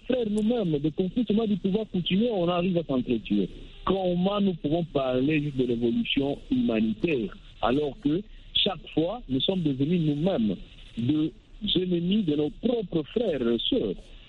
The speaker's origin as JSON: {"language": "French", "country": "DR Congo"}